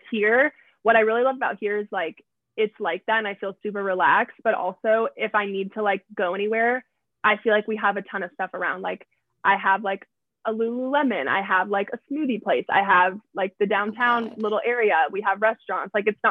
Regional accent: the South, United States; Which is weird because we come from the South where like Southern charm is like supposed to be a thing.

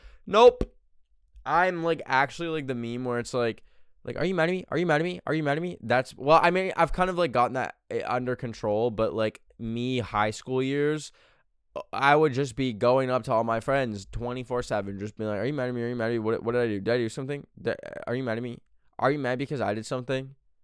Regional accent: Canada; even though I grew up in Canada and we don't have the fucking CIA.

